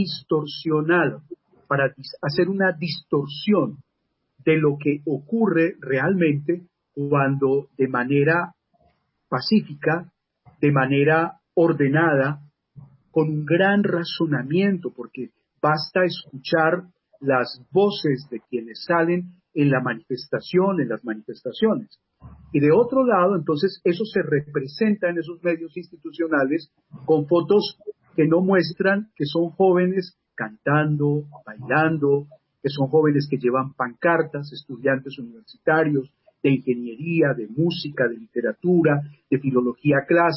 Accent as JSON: {"language": "Spanish", "country": "Colombia", "said": "de nosotros y nosotras como colombianos y colombianas."}